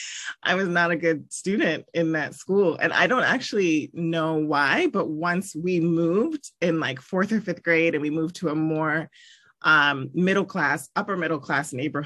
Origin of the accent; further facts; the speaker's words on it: Columbia, Maryland, United States; Yeah, so I think growing up in Maryland and the relative like DC suburbs, and then later in Columbia in the more relative to Baltimore suburb, but still firmly planted between those two major metropolises, I had a really great upbringing in Maryland.